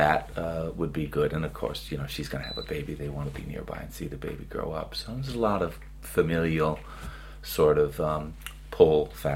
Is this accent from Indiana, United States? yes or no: no; Las Vegas, Nevada, United States; also born or lived in New York City; Well, I was born in New York City in 1963, as I said, and when I was about four in 1967, we moved from New York to Las Vegas, Nevada